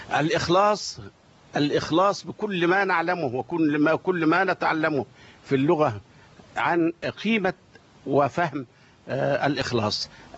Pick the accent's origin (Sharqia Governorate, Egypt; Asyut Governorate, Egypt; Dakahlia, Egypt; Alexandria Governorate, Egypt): Sharqia Governorate, Egypt; Kafr Atla Salama; في قريتي، قرية كفر عطلة سلامة مركز زقازيق محافظة الشرقية.